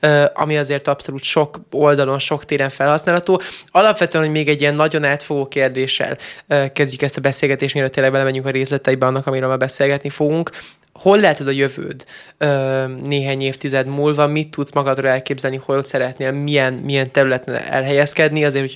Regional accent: Hungary; két magyarként a kurzusainkon, a gazdasági kurzuson, az economics kurzuson és a politikai kurzuson is elhoztuk a legjobb diáknak járó díjakat

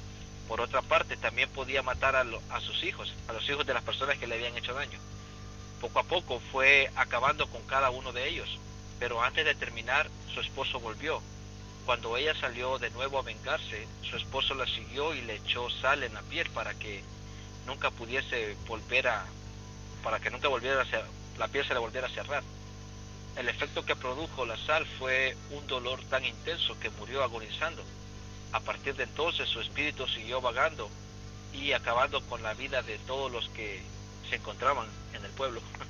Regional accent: Santiago de María, Usulután, El Salvador; hay una vuelta en una carretera allá en El Salvador, que conecta mi pueblo, que se llama Santiago de María, con otro pueblo que se llama El Triunfo

